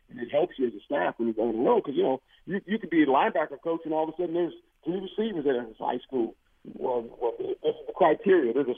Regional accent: New Jersey, United States; now in Arizona, United States; I'm from Jersey, man. I was born in New Jersey. I'm a Jersey guy.

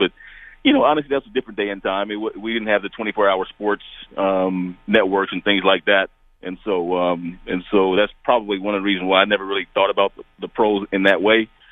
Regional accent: Kansas, United States; Like you said, I grew up in Kansas, and they were always beating up on the Chiefs

